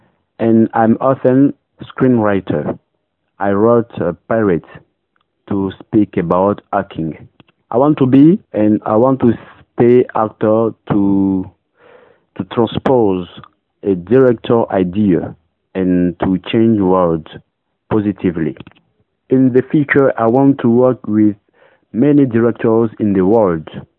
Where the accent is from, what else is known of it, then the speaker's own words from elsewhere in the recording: Abidjan, Côte d’Ivoire; I come from Côte d'Ivoire and I'm in the acting category. I was born in Abidjan.